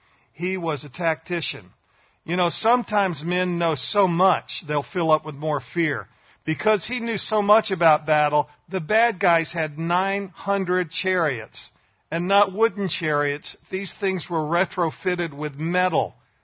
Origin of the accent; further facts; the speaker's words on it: the South, United States; I grew up in the South